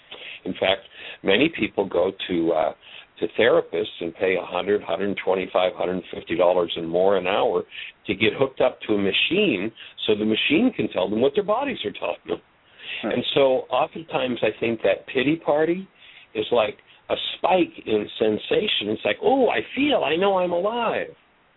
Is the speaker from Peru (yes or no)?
no; Ontario, Canada; Well, that's right up in my hometown area.